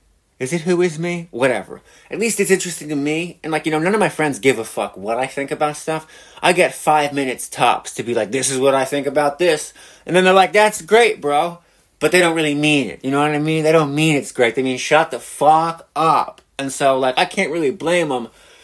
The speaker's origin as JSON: {"language": "English", "country": "United States", "said": "If you can't tell by the accent, I'm an American."}